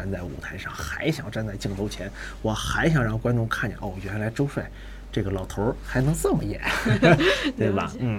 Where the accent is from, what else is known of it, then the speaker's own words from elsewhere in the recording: China; 还有一种作为中国人的这种自豪感，就在心里